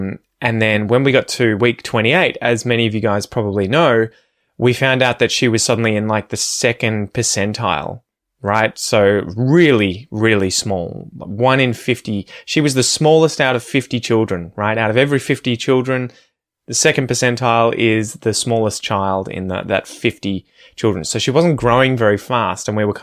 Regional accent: Ocean Grove, Victoria, Australia; somewhere like where I grew up in Ocean Grove or like Geelong or Melbourne.

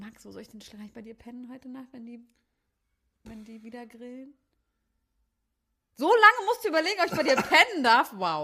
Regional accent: Berlin, Germany; Nee, ich bin im Grunewald aufgewachsen, da haben wir damit gewrestelt.

